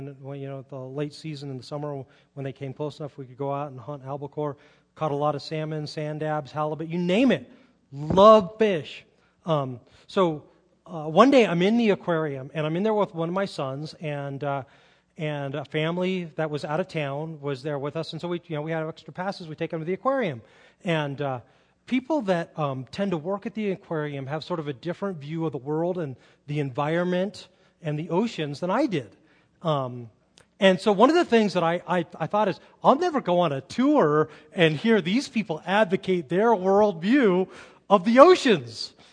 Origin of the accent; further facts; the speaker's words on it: Carmel, California, United States; When I grew up in the Monterey Bay area and Carmel, and went to Carmel High and went away to school in Phoenix and then moved back, and I worked in a church for 10 years in Monterey.